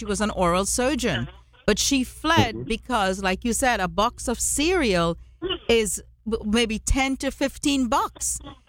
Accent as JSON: {"language": "English", "country": "Trinidad & Tobago", "tie": "born or raised there", "said": "I grew up in Trinidad and Tobago"}